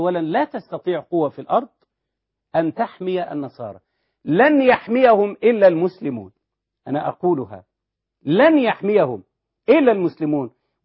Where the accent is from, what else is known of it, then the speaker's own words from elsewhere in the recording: Egypt; واحنا كمصريين بل كمسلمين